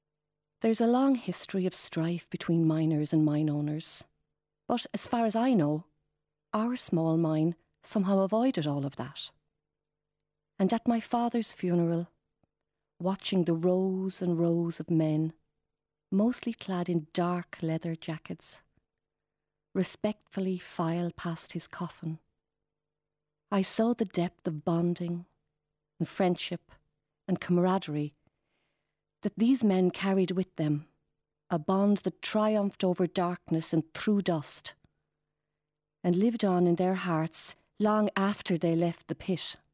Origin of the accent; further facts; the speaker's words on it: Eastersnow, County Roscommon, Ireland; Coming from a family with a short coal mining tradition and growing up in Easter snow on the edge of the plains of Boyle and 20 miles from the epicentre of pit life